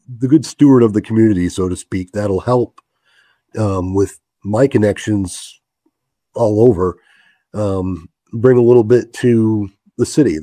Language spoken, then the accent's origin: English; Biddeford, Maine, United States; And this town, I grew up here in Biddeford, and it always treated me well. I went to school here, graduated here. I've lived here.